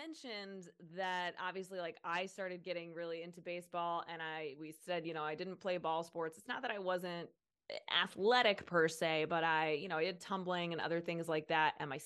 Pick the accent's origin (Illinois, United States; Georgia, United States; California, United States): Illinois, United States; Peoria; we grew up near in the Peoria area